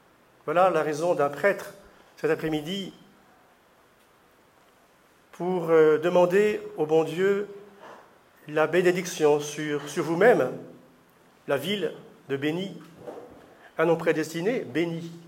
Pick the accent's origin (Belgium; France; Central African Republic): France; Et moi, je viens de France.